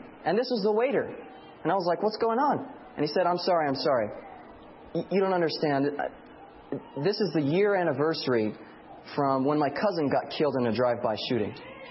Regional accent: California, United States; even though I'm from Central California

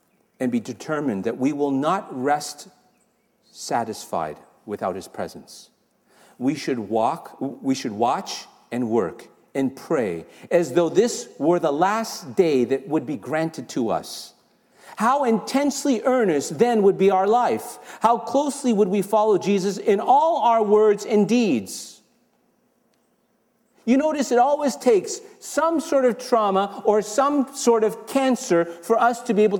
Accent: Toronto, Ontario, Canada; I grew up in Toronto, Canada.

